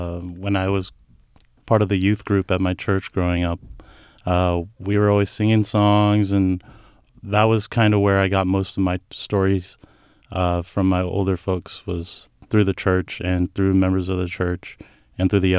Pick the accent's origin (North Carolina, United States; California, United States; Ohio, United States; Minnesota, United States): California, United States; Sacramento; As a Samoan man growing up in Sacramento, I think most of what I see in Pacific Island cultures is through like church conventions